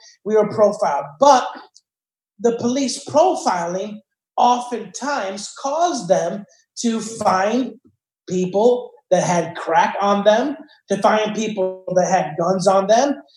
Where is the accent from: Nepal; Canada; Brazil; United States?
United States; Chicago, Illinois; I grew up in Chicago in an interracial area, the north side of Chicago, by Irving Park and Bernard.